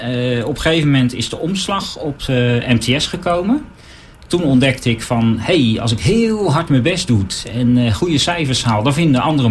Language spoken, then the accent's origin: Dutch; Delft, South Holland, Netherlands; born there; Ik ben geboren in Delft.